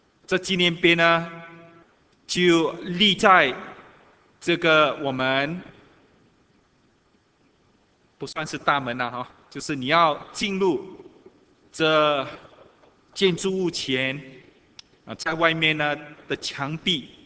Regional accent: Singapore; 他就是我们新加坡人都认识的来佛士

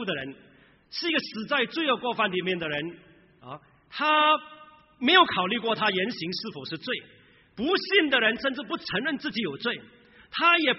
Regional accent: Singapore; 我来自一个非常传统的一个华人家庭，在新加坡。我是新加坡出生，在新加坡长大的新加坡人，虽然我的口音已经五湖四海了。大陆同胞说我的口音像中国，新加坡人一听就知道我是新 Chinese。

